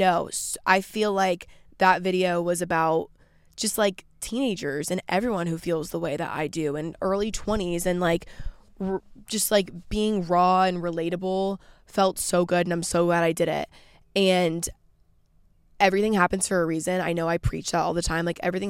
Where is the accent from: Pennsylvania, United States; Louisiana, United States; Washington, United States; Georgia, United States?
Georgia, United States; I'm back in my hometown in Georgia. I've been up here for like 3 weeks now.